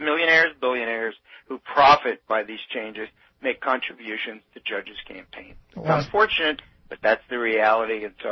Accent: Philadelphia, Pennsylvania, United States; and I'm from Philadelphia, and we have a number of private schools

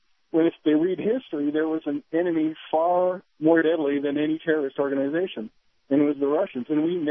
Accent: Canada; moved away as an adult; now in United States; Ever since I immigrated to this country, I'm originally from Canada. I came right before the 9/11 attacks.

